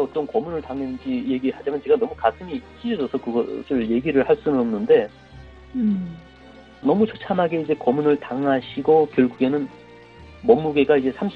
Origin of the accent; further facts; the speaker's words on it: North Korea; 제 고향이 일단 북한에서 큰 도시였는데